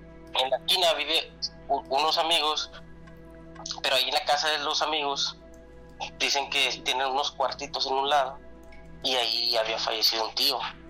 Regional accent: Múzquiz, Coahuila, Mexico; soy originario de Musquis, Coahuila.

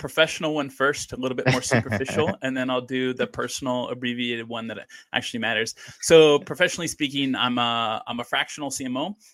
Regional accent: Kansas, United States; also born or lived in Chile; And then my personal story is I'm from Kansas, spent half of my life in South America where I met my wife.

